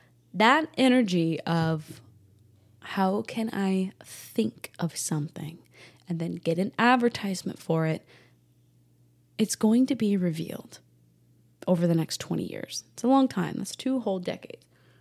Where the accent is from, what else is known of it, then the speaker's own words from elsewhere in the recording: New England, United States; now in Texas, United States; And I grew up in New England. You don't drive vehicles on the beach.